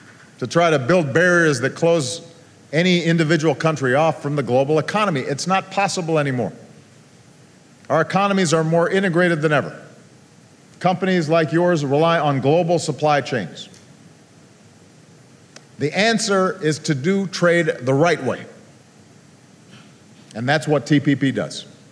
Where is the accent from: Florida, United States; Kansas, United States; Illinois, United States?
Illinois, United States; I've seen it in my home state of Illinois as manufacturing plants shut down and jobs dried up over the last two decades.